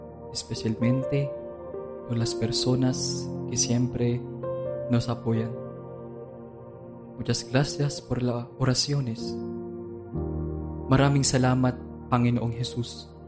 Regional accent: Philippines; moved away; Vengo de Filipinas a estar lejos de mi familia. Es una decisión muy difícil

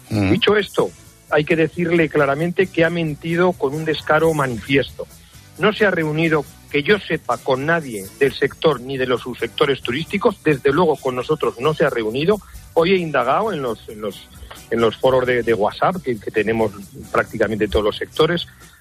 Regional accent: Spain; lo que somos como españoles

